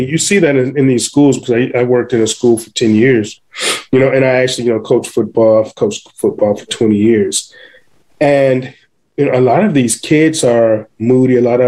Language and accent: English; Cleveland, Ohio, United States; we did that where I grew up in Cleveland. You know, in Ohio, I remember us having a community garden